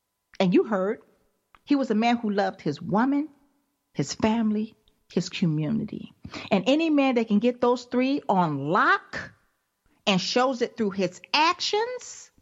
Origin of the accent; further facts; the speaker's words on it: Los Angeles, California, United States; Hell, I was raised here in Los Angeles, and they are great men today.